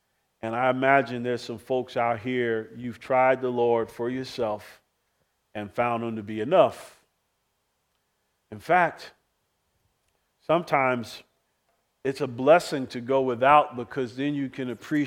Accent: New Jersey, United States; So I grew up in Jersey, so I had these Long John thermals.

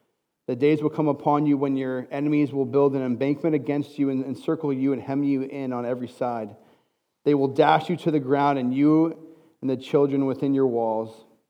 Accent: Arizona, United States; growing up in Arizona, pre-internet, and there's no team in Arizona at this point

